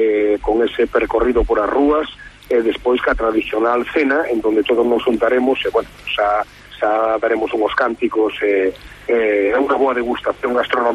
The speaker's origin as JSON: {"language": "Galician", "town": "Maceda", "region": "Galicia", "country": "Spain", "said": "como somos de Maceda, nos mollamos, que non pasa nada"}